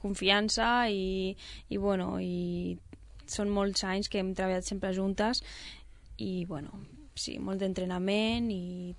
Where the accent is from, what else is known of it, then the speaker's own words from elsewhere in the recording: Tortosa, Catalonia, Spain; born there; nosaltres, com vam néixer de casualitat a Tortosa, pues, tenim la base ahí de la nostra escola